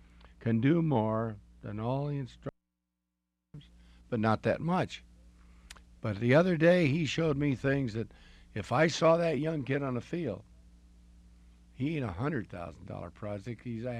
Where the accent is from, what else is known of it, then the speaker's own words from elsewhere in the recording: San Diego, California, United States; He's a great kid from San Diego, my hometown.